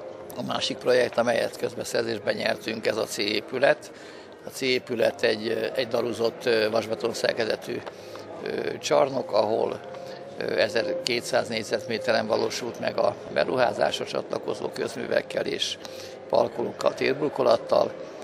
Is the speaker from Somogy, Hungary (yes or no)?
no; Szekszárd, Tolna, Hungary; Nagy örömünkre szolgált, hogy szekszárdiak vagyunk, Szekszárdon dolgozhatunk, és végre itthon sikerült azért munkát nyerni